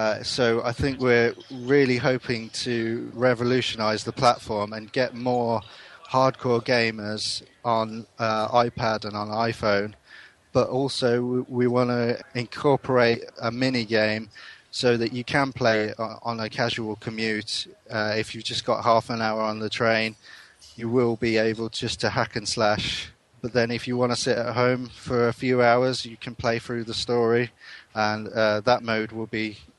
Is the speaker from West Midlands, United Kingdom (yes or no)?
yes; Birmingham, West Midlands, United Kingdom; I'm from Birmingham and I'm the lead developer for Derp Studios.